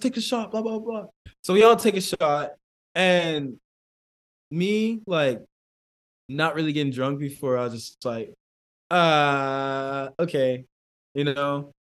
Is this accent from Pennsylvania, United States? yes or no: yes; Wilkinsburg, Pennsylvania, United States; Like I come from Wilkinsburg, Pennsylvania, and I got cool, you know?